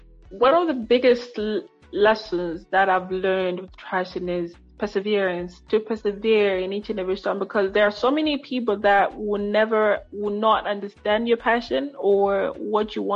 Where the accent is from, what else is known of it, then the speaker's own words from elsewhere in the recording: Lilongwe, Central Region, Malawi; I am from Lilongwe, Malawi, and I am a Freedom Pioneer of Africa.